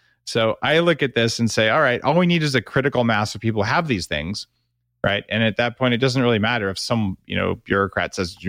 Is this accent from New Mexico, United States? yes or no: yes; New Mexico, United States; Now, I grew up in New Mexico. My parents had a share in a gold mine.